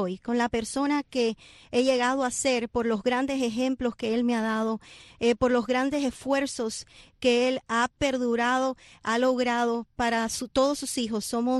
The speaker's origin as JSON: {"language": "Spanish", "country": "Cuba", "said": "Cuba, mi tierra"}